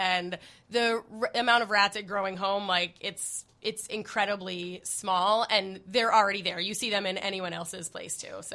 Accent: New York, United States; now in Chicago, United States; I guess I speak with a little bias because I moved to Chicago from New York.

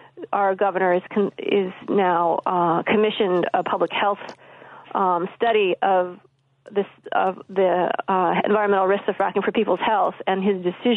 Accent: Illinois, United States; I felt so bad for my home state of Illinois that I felt I needed to come and bear witness to that.

